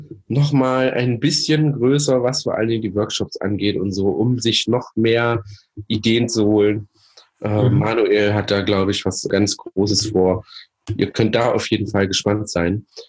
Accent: Thuringia, Germany; Und wer Thüringen kennt, meine Heimat, Geburtsort übrigens, mein Geburtsland, Bundesland sozusagen.

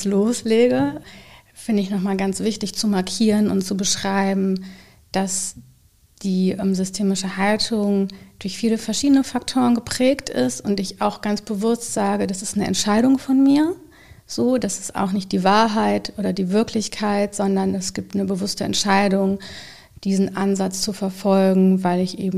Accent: Dortmund, North Rhine-Westphalia, Germany; Ich komme aus Dortmund. Habe einen 4-jährigen Sohn, vielleicht noch ein bisschen was Privates. Bin letztes Jahr 40 geworden.

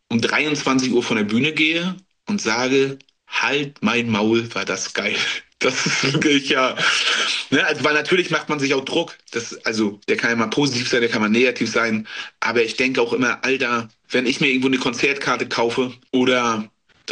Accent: Rostock, Mecklenburg-Vorpommern, Germany; und dann in Rostock zu Hause bei uns in MV.

